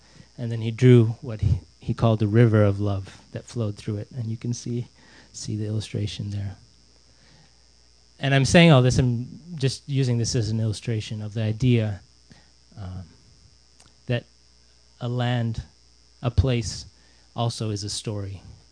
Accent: India; And I grew up in India. I didn't have a clue what it was.

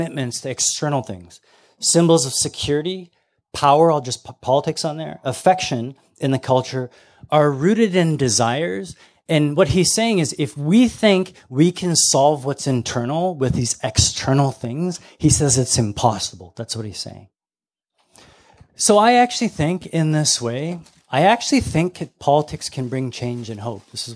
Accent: Canada; I'm Canadian. I can't even vote.

